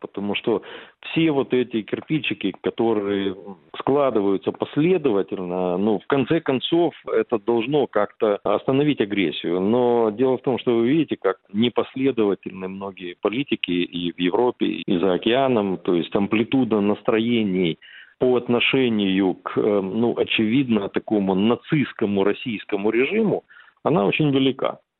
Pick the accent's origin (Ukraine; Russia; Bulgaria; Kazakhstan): Ukraine; Crimea; я, как крымчанин, естественно, продолжаю и все эти годы поддерживать отношения. Там родные, близкие мне люди, много знакомых.